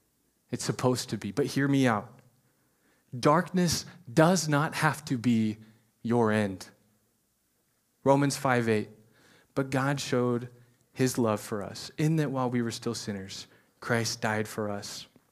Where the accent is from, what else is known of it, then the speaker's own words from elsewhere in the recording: Missouri, United States; sorry, I'm from Missouri